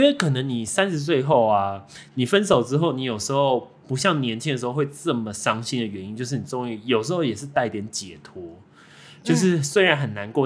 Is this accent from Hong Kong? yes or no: no; Taiwan